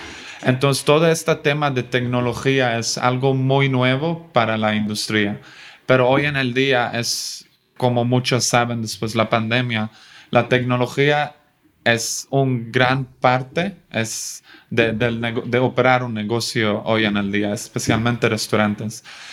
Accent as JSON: {"language": "Spanish", "country": "Sweden", "second_language": "Spanish", "lives_now": "Mexico", "said": "Sí. Aquí en México, yo soy de Suecia, por cierto. Aquí en México lo que me encanta es hay esta aceptancia de probar nuevas cosas."}